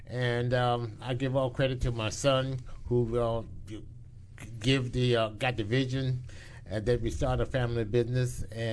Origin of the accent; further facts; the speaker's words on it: Louisa, Virginia, United States; I grew up in Louisville, Virginia